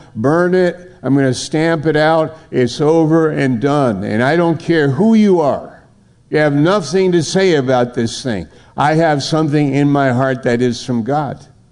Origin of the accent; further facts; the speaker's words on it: United States; I am an American, but what kind of American am I?